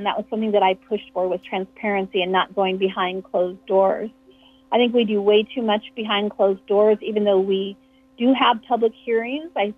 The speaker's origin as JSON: {"language": "English", "region": "Nebraska", "country": "United States", "tie": "born or raised there", "said": "Born in McCook, raised in rural Nebraska in Adams County, and our family farm is in Clay County. And growing up in Nebraska"}